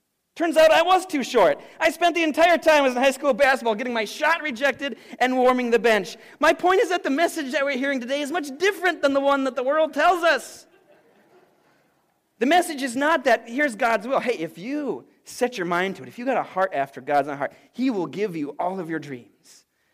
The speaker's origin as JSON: {"language": "English", "town": "Blaine", "region": "Minnesota", "country": "United States", "tie": "born or raised there", "also_born_or_lived": "St. Francis, United States", "said": "I grew up in Blaine, but I moved to St. Francis before eighth grade, and I was in a new school"}